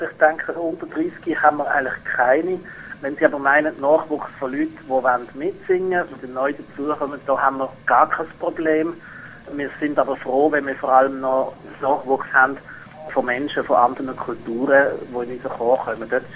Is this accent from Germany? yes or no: no; Switzerland; sondern auch wir als Schweizer und Schweizerinnen können uns da in eine multikulturelle Gesellschaft probieren zu integrieren.